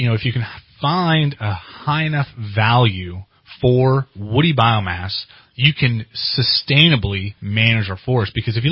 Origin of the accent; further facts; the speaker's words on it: Weaverville, California, United States; Growing up in Weaverville, being in around fires forever